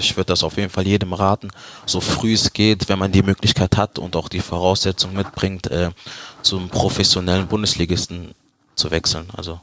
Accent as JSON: {"language": "German", "town": "Leverkusen", "region": "North Rhine-Westphalia", "country": "Germany", "tie": "born or raised there", "said": "Ja, 1. FC Köln war auch im Gespräch, aber Leverkusen war meine Heimat."}